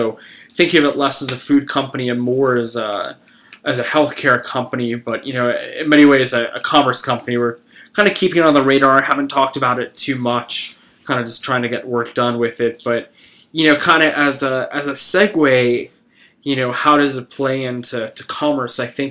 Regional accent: New Jersey, United States; I grew up outside of New York City in New Jersey.

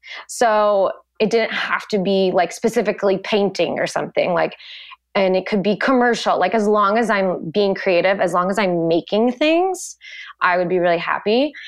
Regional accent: Virginia Beach, Virginia, United States; So I grew up at the beach in Virginia Beach. Lived there my whole life, and I then went to college in Virginia.

